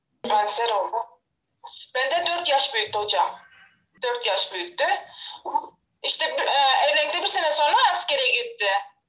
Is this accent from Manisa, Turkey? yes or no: no; Bozkaya, Kilis Province, Turkey; Köyde doğdum. Köyde geçti hayatımız yani. Kilisin köyü, Bozkaya köyü.